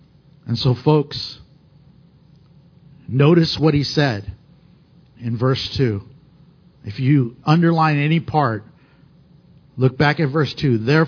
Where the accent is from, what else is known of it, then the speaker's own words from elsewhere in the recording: United States; Yes, I'm an American, but above that, I'm a Christian, and that comes first.